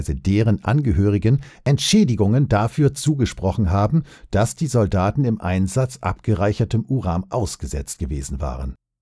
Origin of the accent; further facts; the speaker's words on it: Husum, Schleswig-Holstein, Germany; in einem Alten- und Pflegeheim in meiner Heimatstadt Husum an der Nordsee